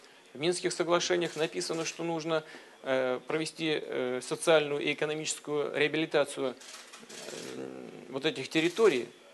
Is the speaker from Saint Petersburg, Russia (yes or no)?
yes; Saint Petersburg, Russia; мой родной город Петербург, который на протяжении длительного времени был столицей российского государства.